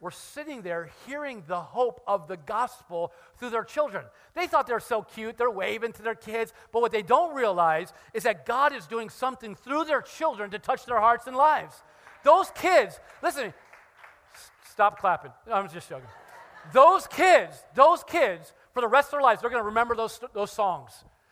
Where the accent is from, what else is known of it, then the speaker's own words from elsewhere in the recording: Newark, New Jersey, United States; now in Marlton, United States; I came from Newark. People are people everywhere, and good people are good people. That's what I say. But it's different. Newark and Marlton's different.